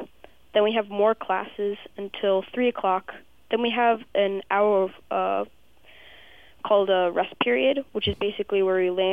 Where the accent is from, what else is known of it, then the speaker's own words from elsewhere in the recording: Hillsborough, New Jersey, United States; I'm from a small town in New Jersey called Hillsboro. It's kind of 30 minutes away from Princeton, about.